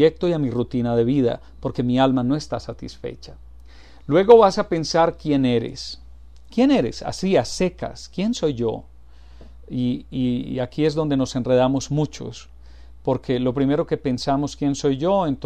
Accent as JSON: {"language": "Spanish", "country": "Colombia", "tie": "born there", "said": "Soy un elemento de identidad, soy nacido en Colombia, soy latinoamericano, soy parte del planeta Tierra"}